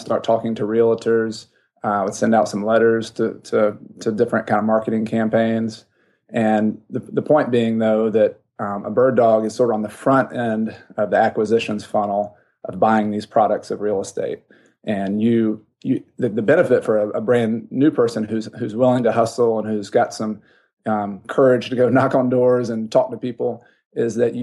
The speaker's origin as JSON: {"language": "English", "region": "the South", "country": "United States", "tie": "born or raised there", "said": "I grew up in the South."}